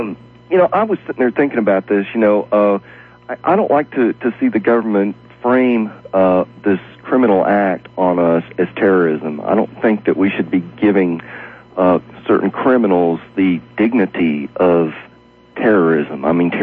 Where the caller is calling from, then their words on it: Dallas, Texas, United States; I'm from Dallas.